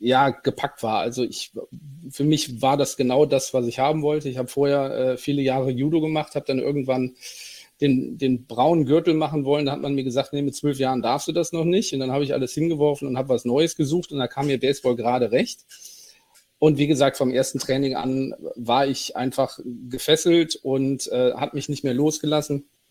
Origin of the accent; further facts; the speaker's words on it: Cologne, North Rhine-Westphalia, Germany; born there; Ich bin gebürtiger Kölner.